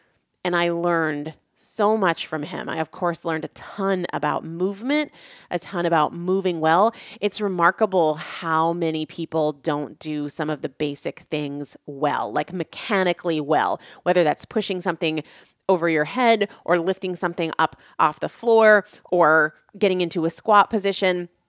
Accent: New Hampshire, United States; moved away as an adult; also born or lived in Washington, D.C. / North Carolina; so I grew up in New England. I grew up in New Hampshire. And then when I was a freshman in college, I moved south and I was in DC for a little while, but spent about 16 years in North Carolina before moving back to New England.

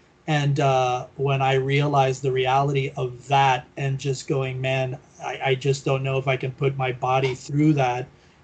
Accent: Miami, Florida, United States; now in Los Angeles, United States; I'm originally from Florida, from Miami. And I ended up, you know, coming to Los Angeles, which is something that I always knew that I was going to do.

